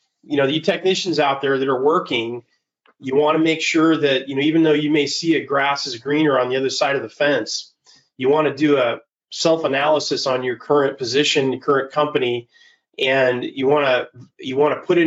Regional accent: California, United States; They did this back probably about a decade ago when, because I'm from the Bay Area originally.

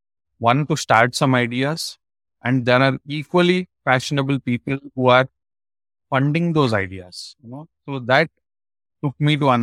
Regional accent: Bangalore, Karnataka, India; I am from Bangalore in India. Born and brought up in Bangalore

